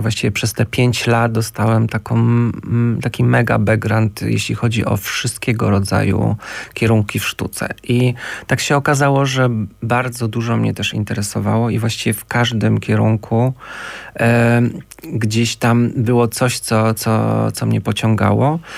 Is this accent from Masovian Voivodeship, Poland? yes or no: no; Głogów, Lower Silesian Voivodeship, Poland; born there; Właściwie to, no, urodziłem się faktycznie w Głogowie.